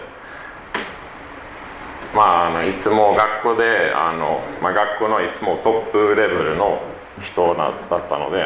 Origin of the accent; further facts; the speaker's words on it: Sweden; born there; Japanese is a second language; スウェーデンで生まれました。今スウェーデンにも住んでます。両親はクリスチャンで教会に行きました。